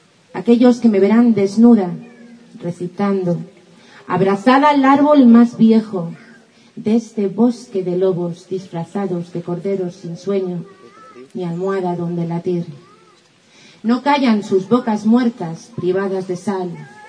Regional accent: Daimiel, Castilla-La Mancha, Spain; vengo de Valencia, pero nací aquí en esta tierra. Crecí en un pueblecito que se llama Daimiel, que está aquí al lado.

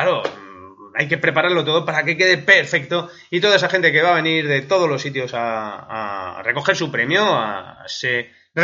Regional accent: Madrid, Community of Madrid, Spain; Fíjate que soy de Madrid todavía y no me acuerdo cómo se llama.

